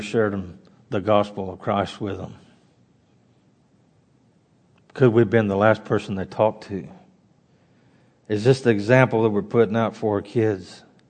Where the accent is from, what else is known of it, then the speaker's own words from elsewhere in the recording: Mississippi, United States; But growing up in Mississippi, the catfish ponds, they're always churning that water.